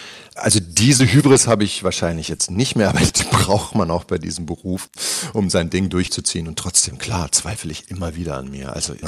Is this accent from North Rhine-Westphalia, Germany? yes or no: yes; North Rhine-Westphalia, Germany; Das ist auch sehr besonders, finde ich, da im Ruhrpott in der Ecke, wo ich herkomme.